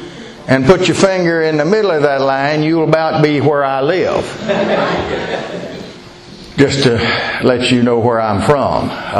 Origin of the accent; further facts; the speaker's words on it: Louisiana, United States; also born or lived in Texas; See, I come from Louisiana, Texas. I was born in Texas, and I've lived in Louisiana most of my life, though. In the South.